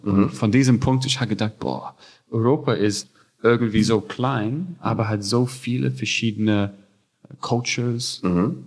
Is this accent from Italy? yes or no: no; New Zealand; German is a second language; Ich bin aus Neuseeland, habe studiert in Neuseeland